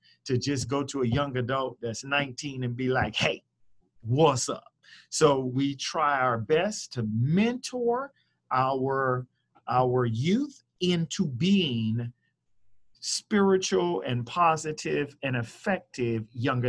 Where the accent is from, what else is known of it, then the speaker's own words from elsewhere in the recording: South Carolina, United States; I'm born and raised in South Carolina.